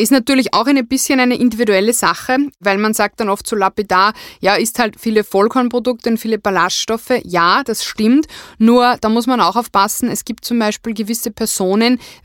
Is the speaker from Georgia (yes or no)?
no; Upper Austria, Austria; ich bin aus Oberösterreich